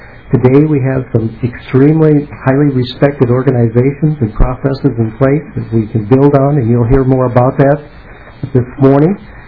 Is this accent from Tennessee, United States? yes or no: no; Rochester, Minnesota, United States; from Rochester, Minnesota.